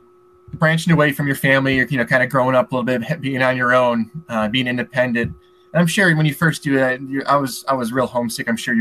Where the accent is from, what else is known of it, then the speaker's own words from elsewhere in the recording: Illinois, United States; Again, I grew up in Illinois. I'm not like a diehard all my life Nebraska.